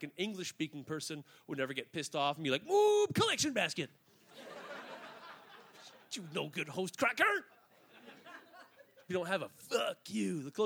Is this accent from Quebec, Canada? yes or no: yes; Montreal, Quebec, Canada; moved away as an adult; now in Toronto, Canada; I'm from Montreal originally, but I've been living here. Good. It's great. And I've been living here in Toronto for a good 15 years.